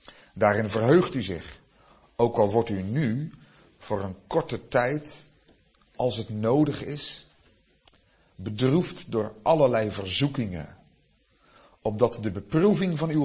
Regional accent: Goes, Zeeland, Netherlands; ik kom oorspronkelijk uit Zeeland. Ja, dat is nog eens een gebied. Uit Goes. Daar heb ik de eerste 30 jaar van mijn leven gewoond.

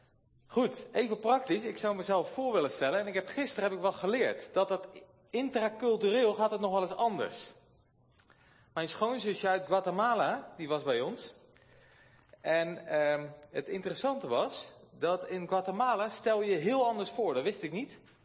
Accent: Netherlands; Ik ben Nederlander

